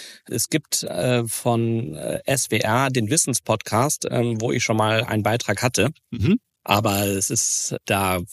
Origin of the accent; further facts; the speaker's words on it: Hamburg, Germany; also born or lived in Cologne; Gebürtig komme ich aus Köln, bin aber in Hamburg aufgewachsen und fühle mich eigentlich auch mehr oder weniger als Hamburger.